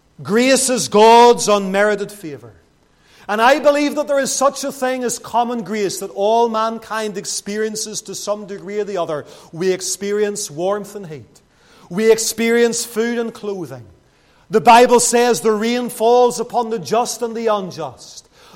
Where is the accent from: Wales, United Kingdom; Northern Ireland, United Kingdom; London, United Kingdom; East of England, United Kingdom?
Northern Ireland, United Kingdom; Lisburn; my hometown of Lisburn.